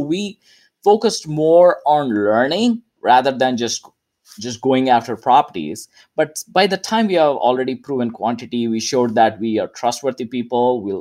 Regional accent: India; moved away as an adult; now in United States; so I came to United States from India. I'm originally born and brought up there, completed my undergrad in electrical engineering over there and came to United States in 2002 to pursue my master's degree.

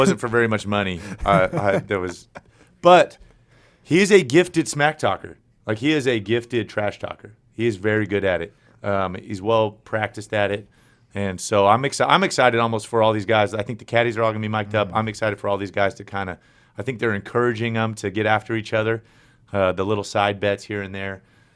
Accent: San Diego, California, United States; I'm torn. I'm from San Diego.

